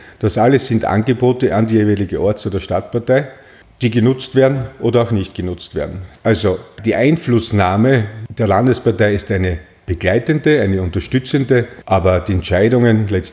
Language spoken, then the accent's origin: German; Klagenfurt, Carinthia, Austria; born there; Mein Geburtsort Klagenfurt resultiert einzig und allein aus einem berufsbedingten Aufenthalt meiner Eltern in Kärnten in dieser Zeit. Und 6 Wochen später war ich auch schon wieder in Graz und bin seither in Graz.